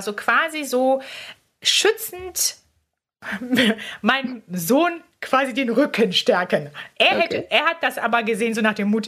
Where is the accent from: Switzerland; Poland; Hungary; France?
Poland; born there; also ich bin erstmal geboren in Polen.